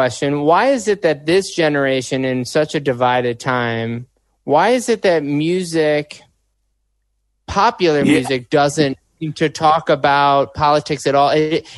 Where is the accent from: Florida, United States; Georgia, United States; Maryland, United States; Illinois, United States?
Illinois, United States; Chicago; My mother was there. I'm from Chicago.